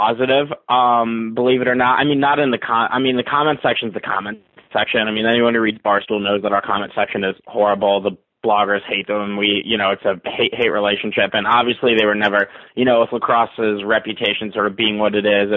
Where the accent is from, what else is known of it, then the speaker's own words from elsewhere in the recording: Connecticut, United States; I'm from Connecticut. I played in the FCAC in high school.